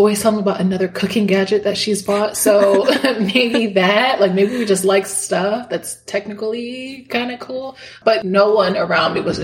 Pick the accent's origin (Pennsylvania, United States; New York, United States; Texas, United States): New York, United States; also born or lived in Miami; Yes, I was born in Miami, Florida, to two parents. They came from Dominican Republic, so both of them were immigrants. And then I mostly grew up with my mom and my sister. We moved from Miami to different parts of New York State.